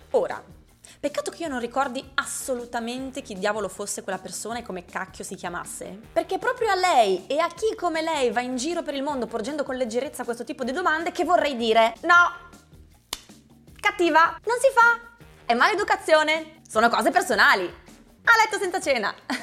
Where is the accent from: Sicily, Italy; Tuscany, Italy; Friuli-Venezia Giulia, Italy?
Friuli-Venezia Giulia, Italy; San Daniele; In particolare ero a San Daniele, la mia città natale.